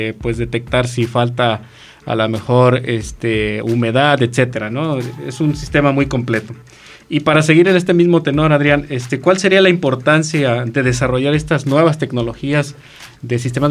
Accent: Mexico; que somos mexicanos

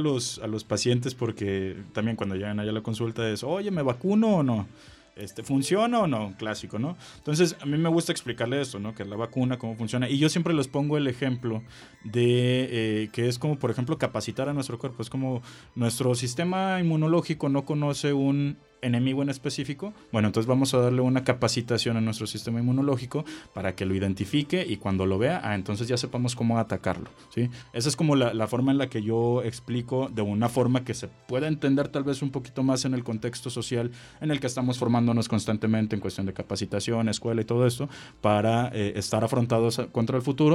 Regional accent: Mexico

